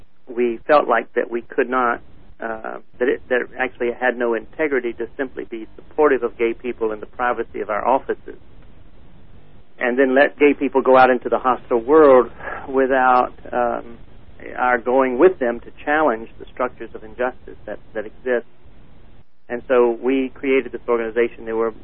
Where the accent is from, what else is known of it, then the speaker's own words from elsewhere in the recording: North Carolina, United States; I grew up in North Carolina in a rigidly racially segregated society